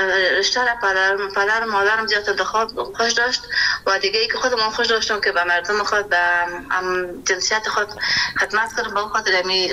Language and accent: Persian; Kabul, Afghanistan; born or raised there